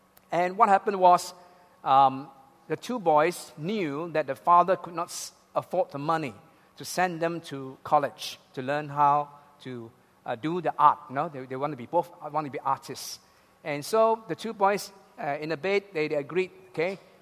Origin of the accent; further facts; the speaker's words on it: Malaysia; So as a Malaysian, you know, we always are very grateful.